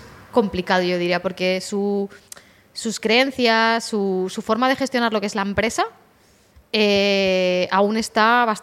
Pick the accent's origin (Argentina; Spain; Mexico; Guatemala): Spain; siendo españoles